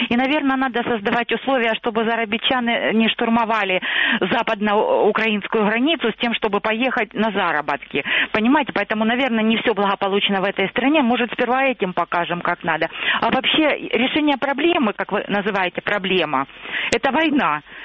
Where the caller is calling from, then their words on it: Luhansk Oblast, Ukraine; Луганщина.